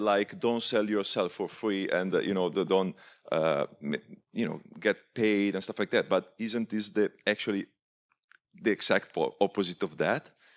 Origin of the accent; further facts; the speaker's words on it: Italy; English is a second language; I come from Italy.